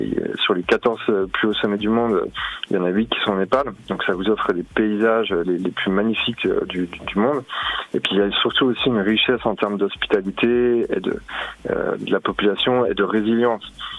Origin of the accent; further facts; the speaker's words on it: France; Et comme tout bon français, j'avais à l'époque un anglais à couper au couteau.